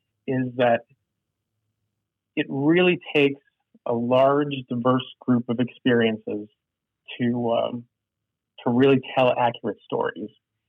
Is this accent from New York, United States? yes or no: no; Connecticut, United States; So I think it goes way back to, you know, when I grew up in Connecticut